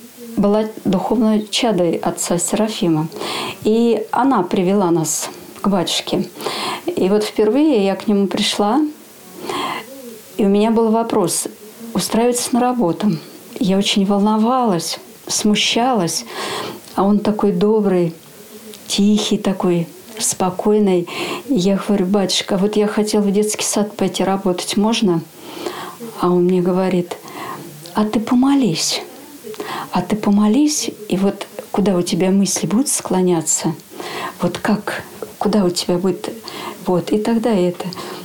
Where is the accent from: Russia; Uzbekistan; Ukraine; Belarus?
Russia; Ryazan, Ryazan Oblast; also born or lived in Smolensk; Мы жили в Смоленске, переехали сюда, в Рязань, на свою родину.